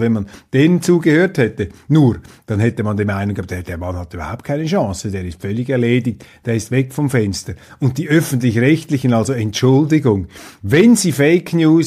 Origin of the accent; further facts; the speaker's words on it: Switzerland; als Schweizer Recht geben und mein Heimatland kritisieren.